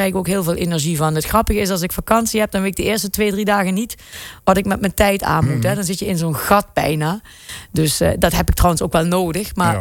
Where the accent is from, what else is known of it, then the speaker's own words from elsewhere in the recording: Kerkrade, Limburg, Netherlands; born there; Ik ben geboren in Kerkrade in 1972. Dus een snelle rekenaar weet dat ik niet 46 ben, maar 47.